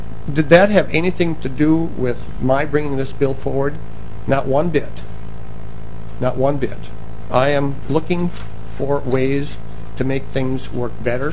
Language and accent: English; Fargo, North Dakota, United States; Representative Johnson, we grew up in Fargo.